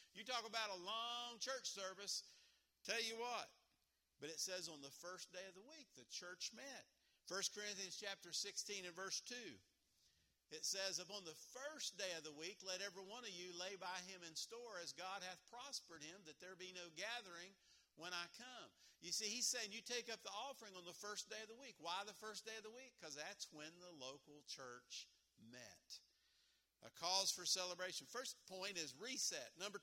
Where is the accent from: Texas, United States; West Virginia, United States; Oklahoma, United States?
West Virginia, United States; I'm from West Virginia, and I know that everybody knows about Jesus